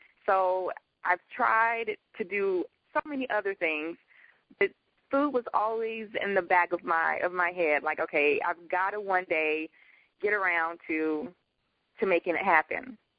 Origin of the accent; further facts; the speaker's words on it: Maumelle, Arkansas, United States; I am from Maumelle, Arkansas.